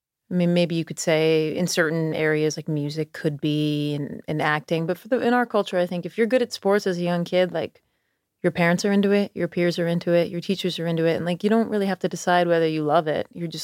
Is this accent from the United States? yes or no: yes; Schenectady, New York, United States; Yes, I grew up in Schenectady.